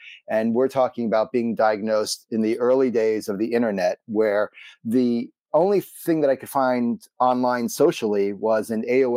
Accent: Brooklyn, New York, United States; I happened to catch up with an old friend from growing up in Brooklyn.

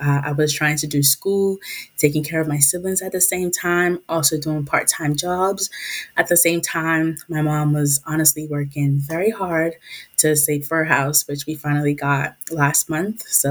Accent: Nigeria; now in Lynn, United States; I'm from Lynn, Massachusetts. I go to Salem State University as a Promise Year student. I moved here 5 years ago from Nigeria with my mom and 3 siblings.

